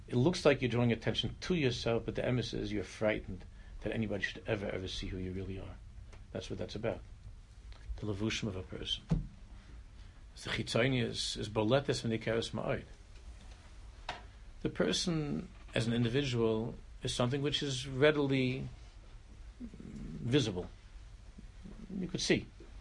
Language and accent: English; Ireland; Anyway, it's the nafkim. I'm an Irish guy. Both expressions are Irish.